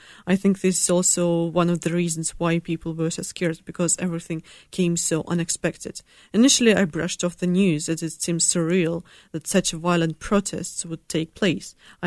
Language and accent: English; Kazakhstan; The January event struck for me close to home, literally, because it's my home country, so I felt fear for the future of the state.